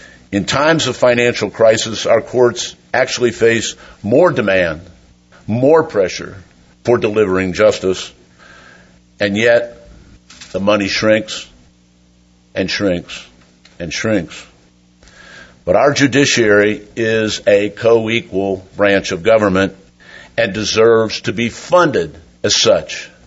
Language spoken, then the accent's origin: English; Kentucky, United States; I have seen it from my home state of Kentucky